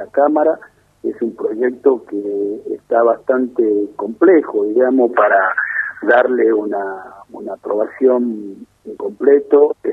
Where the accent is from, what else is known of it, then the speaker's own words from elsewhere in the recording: Argentina; ir al súper, como cualquier argentino, la verdad es que uno palpa cuál es este nivel de inflación